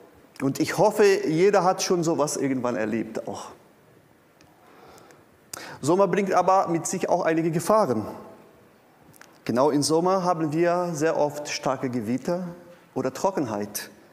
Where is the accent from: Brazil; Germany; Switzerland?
Brazil; Und ich komme aus Brasilien, ich weiß, wovon ich rede.